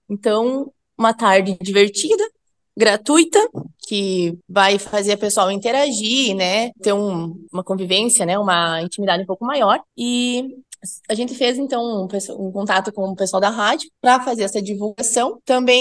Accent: Fortaleza dos Valos, Rio Grande do Sul, Brazil; Sou natural de Fortaleza dos Valos, filha de produtores rurais que trabalham tanto com lavoura quanto com tambo de leite. E atualmente eu resido em Selva

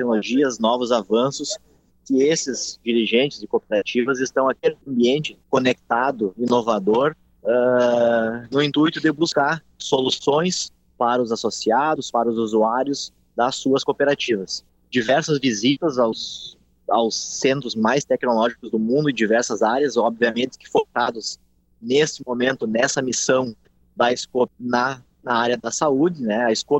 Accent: Espumoso, Rio Grande do Sul, Brazil; das rádios Líder FM, Planetário AM, da minha terra, Espumoso.

